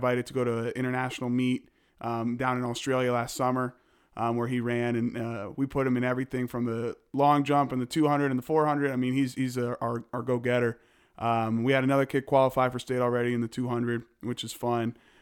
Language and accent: English; New York, United States; I'm originally from New York, so I went and competed back up state in a small school called Cortland.